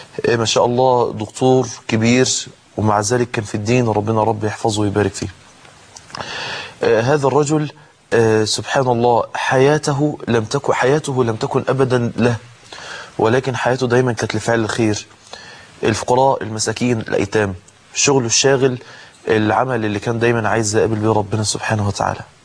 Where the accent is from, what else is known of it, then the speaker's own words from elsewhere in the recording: Mansoura, Dakahlia, Egypt; النهاردة يكون عندنا في المنصورة